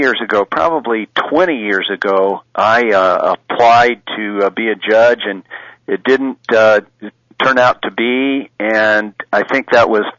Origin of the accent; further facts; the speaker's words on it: Yuma, Arizona, United States; Born and raised in Yuma, used to, when I was a little kid, used to play in the courthouse.